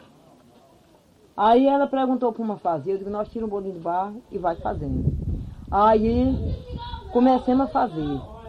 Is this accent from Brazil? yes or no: yes; Campina Grande, Paraíba, Brazil; Eu sou de Campina Grande.